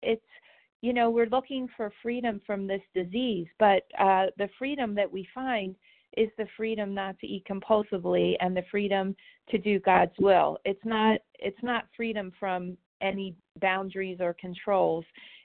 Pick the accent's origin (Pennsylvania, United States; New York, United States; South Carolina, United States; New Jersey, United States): New Jersey, United States; I'm from New Jersey.